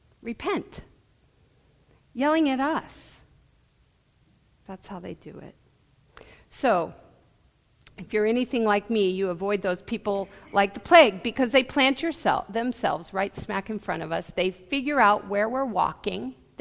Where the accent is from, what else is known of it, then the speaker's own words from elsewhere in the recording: Berkeley, California, United States; because I was raised in Berkeley, California, and I spent a lot of time on Sproul Plaza and Telegraph Avenue.